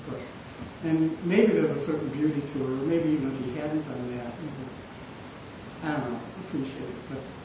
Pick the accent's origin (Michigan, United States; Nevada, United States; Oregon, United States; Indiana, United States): Michigan, United States; Detroit; Well, I was growing up, I grew up in the Detroit area.